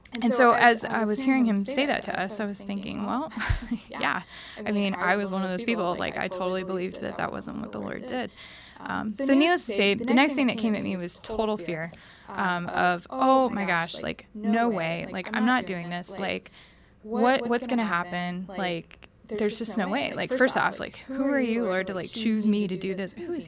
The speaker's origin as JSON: {"language": "English", "region": "Bible Belt", "country": "United States", "tie": "born or raised there", "said": "growing up in the Bible Belt, some denominations are very hostile towards Catholics"}